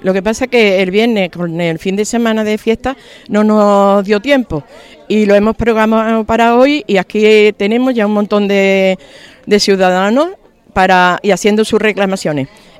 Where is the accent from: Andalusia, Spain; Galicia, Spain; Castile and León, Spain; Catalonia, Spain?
Andalusia, Spain; Estepa; now in Gilena, Spain; aunque llevo aquí muchos años en Gilena, soy de Estepa